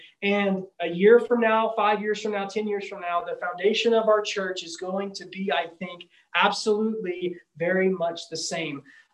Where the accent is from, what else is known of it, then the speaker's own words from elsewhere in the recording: Odessa, Texas, United States; also born or lived in Midland; now in Hobbs, United States; my wife and I lived in Midland for 14 years. Before that, I was born and raised in Odessa.